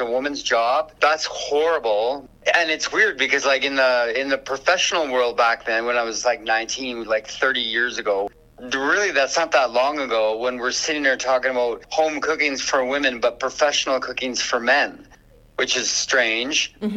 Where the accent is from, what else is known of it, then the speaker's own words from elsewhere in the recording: Edmonton, Alberta, Canada; I am from the Miskolcik Enoch Cree tribe out of Edmonton, Alberta